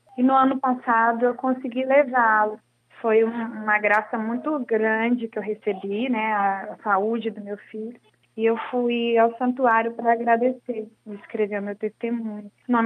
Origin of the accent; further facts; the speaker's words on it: Esmeraldas, Minas Gerais, Brazil; now in Brasília, Brazil; eu moro em Brasília, mas sou de Esmeraldas, Minas Gerais. E sempre fui devota de Nossa Senhora da Piedade.